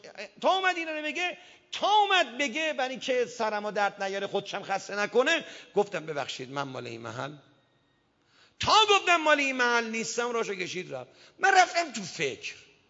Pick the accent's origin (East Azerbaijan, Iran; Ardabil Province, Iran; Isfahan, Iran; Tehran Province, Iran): Isfahan, Iran; چند وقت پیش رفته بودم یک جا دانود بخونم، اصفهان شهر خودم